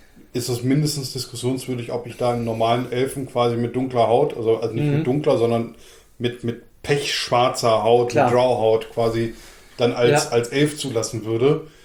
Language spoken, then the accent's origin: German; Lower Saxony, Germany; Wie redest du über meine Heimat?